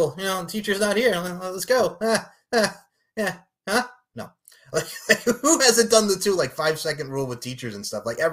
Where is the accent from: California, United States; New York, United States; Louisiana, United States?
New York, United States; Long Island; As a New Yorker, I can say this full blown, growing up on Long Island, living in New York for over 20 plus years of my life